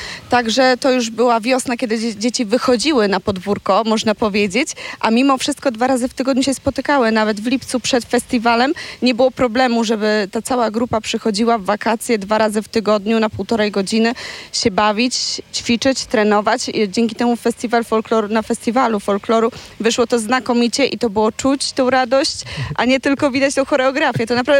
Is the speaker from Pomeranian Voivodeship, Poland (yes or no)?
yes; Kalisz, Pomeranian Voivodeship, Poland; Szczycimy się tu w Dziemianach, w Kaliszu, bo my akurat z Kalisza jesteśmy.